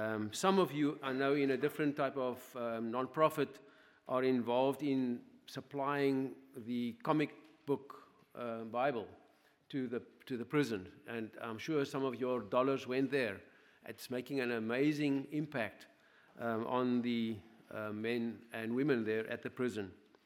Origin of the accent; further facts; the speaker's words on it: South Africa; moved away as an adult; now in United States; I was introduced as a South African, but I want to correct that. I'm a United States citizen for the past few months now.